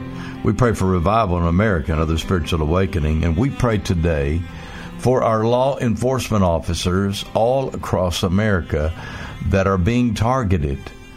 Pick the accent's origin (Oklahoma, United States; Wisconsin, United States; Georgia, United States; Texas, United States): Oklahoma, United States; Comanche; and Comanche, Oklahoma, my hometown.